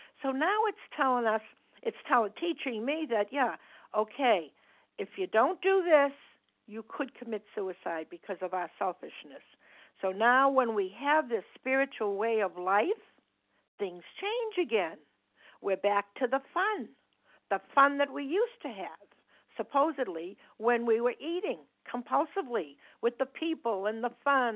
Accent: Massachusetts, United States; I'm from Massachusetts.

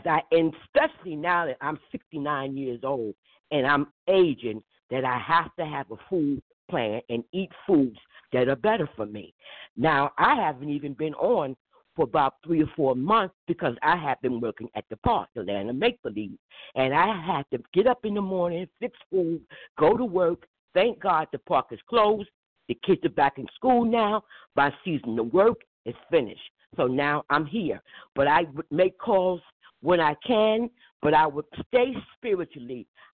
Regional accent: Newark, New Jersey, United States; And I grew up in Newark. and I went to school in Newark.

